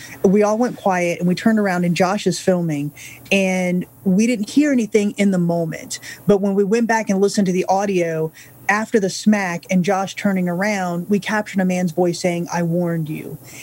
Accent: Ocala, Florida, United States; So, for example, in the town that we grew up in Florida, it's called Ocala

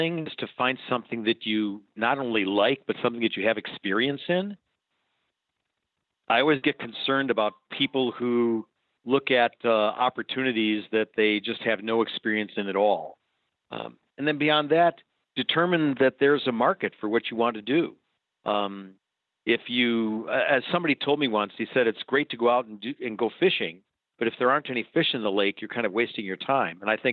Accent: Milwaukee, Wisconsin, United States; also born or lived in Chicago; I'm from the Midwest. I grew up in Milwaukee, lived in Chicago for a long time.

